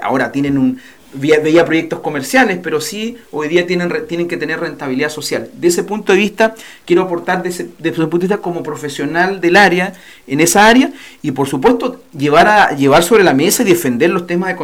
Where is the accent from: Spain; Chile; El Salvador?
Chile; Quellón, Los Lagos; Yo vengo de Quellón, conozco muy de cerca el problema.